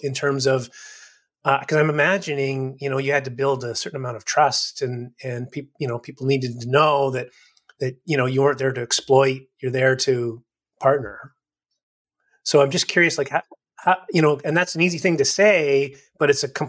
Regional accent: Northern Canada, Canada; I come from Northern Canada

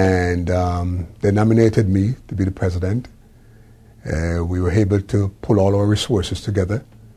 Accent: Jamaica; I was brought up in Jamaica

